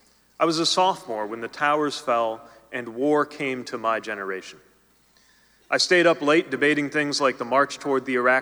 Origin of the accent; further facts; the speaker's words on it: South Bend, Indiana, United States; with a view to everyday life in places like my hometown of South Bend.